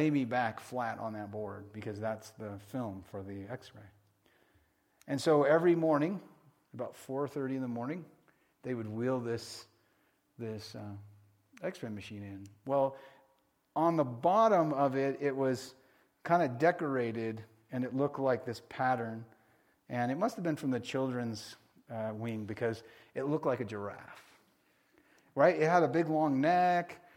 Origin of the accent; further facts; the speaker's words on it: Arkansas, United States; I am from Arkansas. Remember somebody a long time ago from our state said